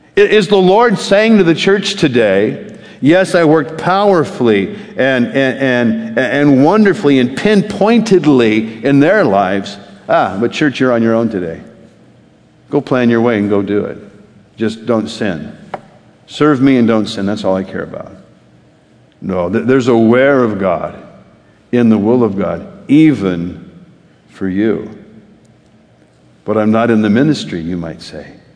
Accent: Ceres, California, United States; born there; also born or lived in Bakersfield; Anybody from Ceres? I was born in Ceres. Never lived there, but I was born there.

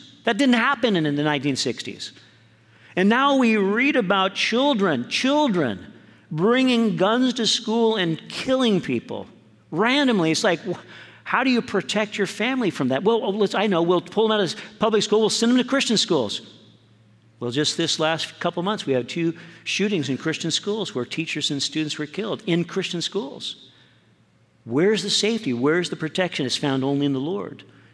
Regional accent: Santa Barbara, California, United States; my family and I grew up in Santa Barbara, and I remember when the Box Canyon fire was moving towards our house. We lived in Santa Barbara proper.

